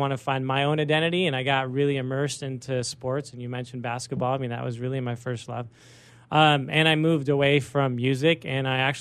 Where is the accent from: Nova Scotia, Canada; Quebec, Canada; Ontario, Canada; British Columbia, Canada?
Quebec, Canada; Quebec City; born there; I was born in Quebec City.